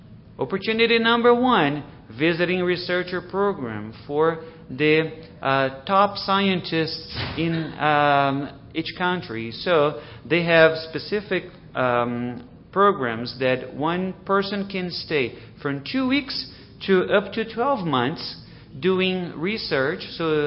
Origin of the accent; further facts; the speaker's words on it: Brazil; since I'm from Brazil, you see most of the information ties into what's available out there.